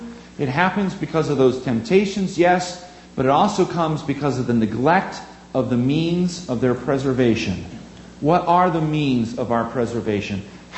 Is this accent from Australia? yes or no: no; Mooresville, Pennsylvania, United States; And in my hometown of Mooresville, Pennsylvania, First Baptist had what?